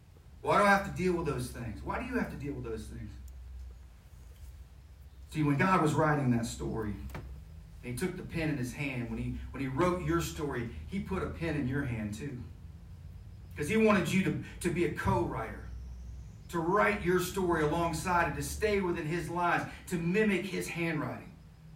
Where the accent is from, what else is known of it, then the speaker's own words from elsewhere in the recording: Florida, United States; And I grew up in Florida, right? You see Jaws and you're from Florida, you don't get in the ocean for about 6 more years.